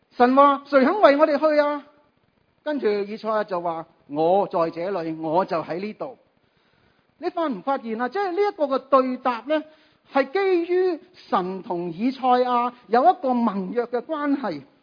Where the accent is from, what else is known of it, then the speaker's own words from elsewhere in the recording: Hong Kong; 我们香港人很懂得用时间，是不是？